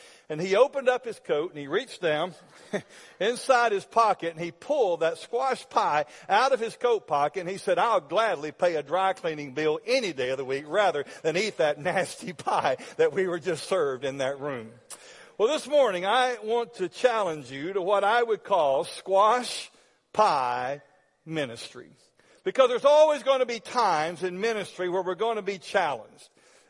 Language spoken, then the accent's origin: English; Alabama, United States; As I grew up in North Alabama, my grandfather was both a carpenter and a farmer. And when my dad left out of the military, we moved out into the country